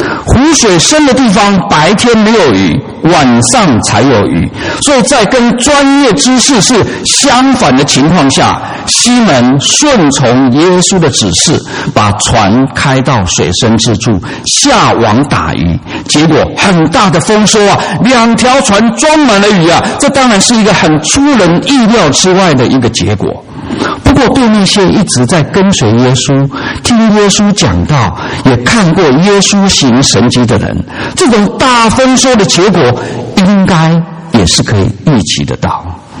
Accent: Taiwan; 我从台湾来的

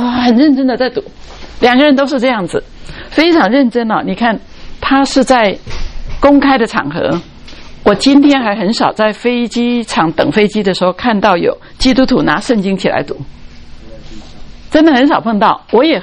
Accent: Taiwan; 我是从台湾来，我在台湾的时候有一位年长的，我那个时候很年轻的时候啊，那二十几岁

